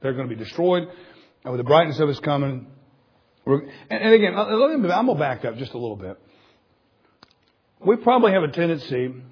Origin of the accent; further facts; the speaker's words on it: United States; I'm an American, top of my head, tip of my toe.